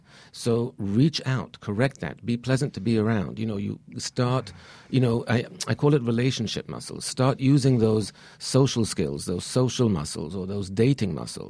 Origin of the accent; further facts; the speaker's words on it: Israel; English is a second language; now in United States; I am actually from Israel.